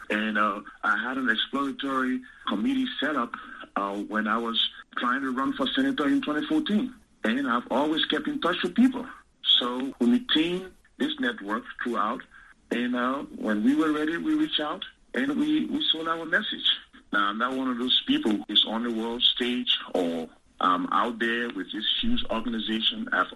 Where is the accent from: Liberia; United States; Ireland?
Liberia; Maryland County; Well, first, I'm from Maryland County, okay?